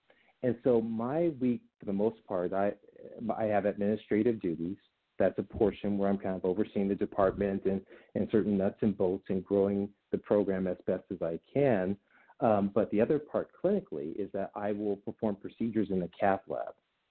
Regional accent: Compton, California, United States; I remember, of course, as a kid growing up in Compton in L.A.

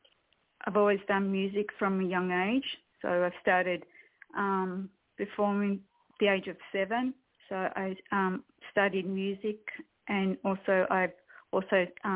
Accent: Melbourne, Victoria, Australia; I'm from Australia.

